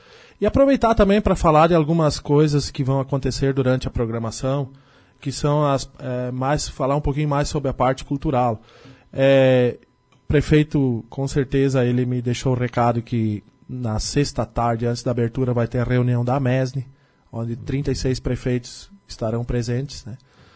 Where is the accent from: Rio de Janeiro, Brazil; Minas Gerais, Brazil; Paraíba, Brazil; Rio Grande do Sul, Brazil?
Rio Grande do Sul, Brazil; Teutônia; Eu sou da região alemã, sou natural de Teutônia